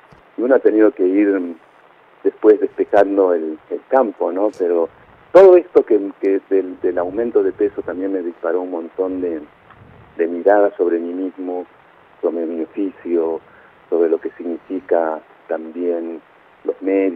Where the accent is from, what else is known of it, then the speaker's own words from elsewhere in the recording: Cusco, Peru; also born or lived in La Plata, Argentina; nací en La Plata en el 61, en el Hospital San Martín de La Plata. Mi papá es peruano, mi mamá es argentina. Al año y medio, más o menos, papá, mi mamá... papá volvió para Perú, para Cusco más precisamente, y yo me crié en Cusco, Perú